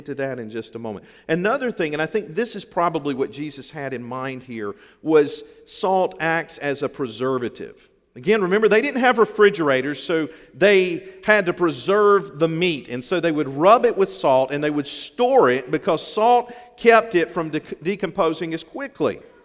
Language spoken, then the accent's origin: English; Seneca, South Carolina, United States; where I grew up in Seneca, South Carolina, in the foothills of the mountains up there.